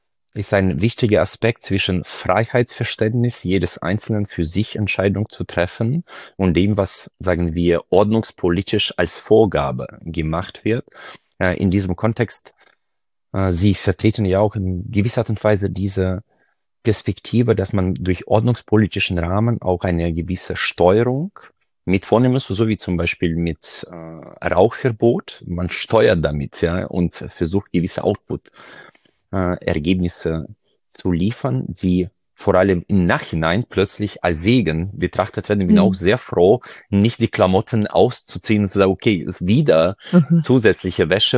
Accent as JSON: {"language": "German", "town": "Freiburg", "region": "Baden-Württemberg", "country": "Germany", "said": "ich bin ja selbst aus Freiburg"}